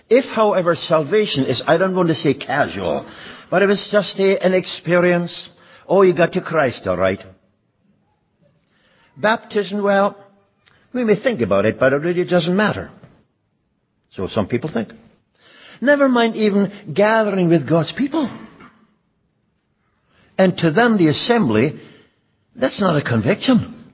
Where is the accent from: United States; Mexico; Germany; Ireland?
Germany; now in Canada; No, I'm from Germany. My birthplace. Born again in Canada.